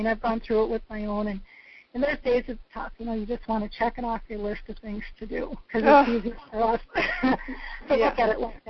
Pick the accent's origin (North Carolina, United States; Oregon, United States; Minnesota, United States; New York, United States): Minnesota, United States; I'm from Minnesota, and I also speak on aging.